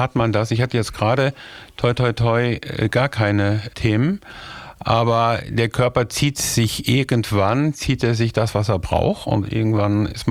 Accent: North Rhine-Westphalia, Germany; born there; ich komme gebürtig aus dem Siegerland

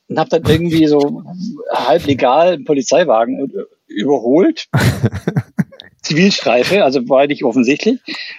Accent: Baden-Württemberg, Germany; ich bin ja aufgewachsen im Schwäbischen, unweit der Schwäbischen Alb. Da gab es auch Berge, die man rauf und runter fahren konnte.

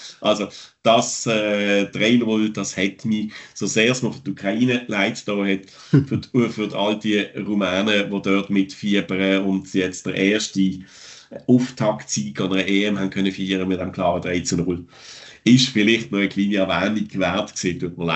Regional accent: Switzerland; eine unglaubliche Fußballbegeisterung in diesem Land, wo man bei uns in der Schweiz überhaupt nicht so mitbekommt.

